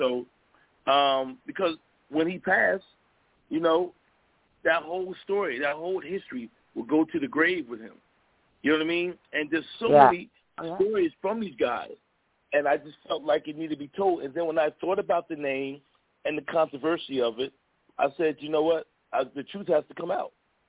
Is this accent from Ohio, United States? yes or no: no; Philadelphia, Pennsylvania, United States; moved away; Well, it was really kind of crazy because, you know, I've been out of Philly since the 80s.